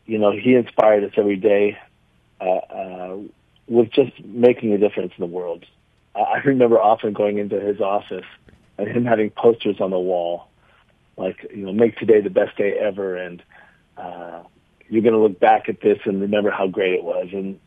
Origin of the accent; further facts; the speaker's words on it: Sonora, California, United States; also born or lived in Long Beach; I was born in Southern California down in Long Beach, but my folks moved up to Sonora when I was in the eighth grade, in the middle of the eighth grade.